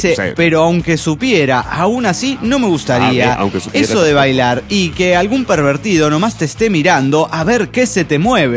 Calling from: Guadalajara, Jalisco, Mexico; de Guadalajara, Jalisco, México.

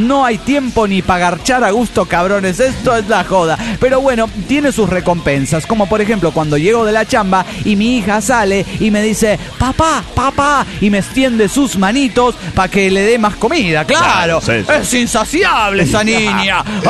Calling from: Mexico City, Mexico; soy el hijo de Tlaloc de la antigua Tenochtitlan, México.

